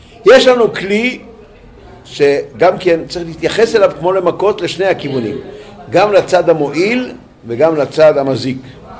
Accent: Acre, Northern District, Israel; כשאני הייתי ילד, גדלתי באקו בתור ילד.

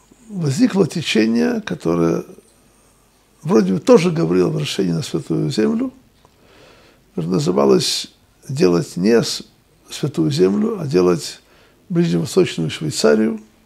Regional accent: Russia; now in Israel; Мы из России, мы хотим здесь родную свинину, как в России. Мы хотим жить тут, как жили в России.

